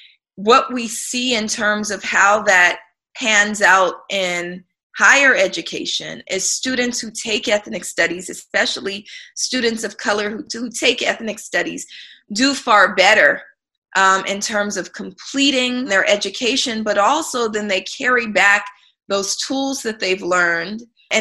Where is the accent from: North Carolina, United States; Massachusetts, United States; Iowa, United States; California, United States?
California, United States; Oakland; as a Black girl growing up in East Oakland at the height of the crack cocaine epidemic